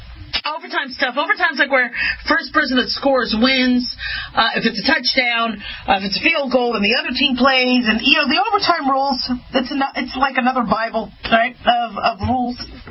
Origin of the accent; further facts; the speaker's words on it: Las Vegas, Nevada, United States; And there is the league is starting to warm up to the Raiders' future home, which is going to be my hometown, Vegas.